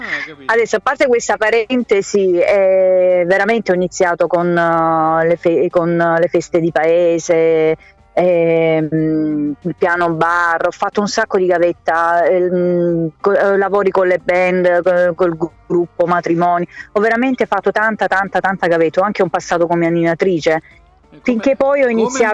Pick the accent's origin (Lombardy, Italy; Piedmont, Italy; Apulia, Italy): Apulia, Italy; Manduria; Sì, sono pugliese, sono di Manduria, in provincia di Taranto.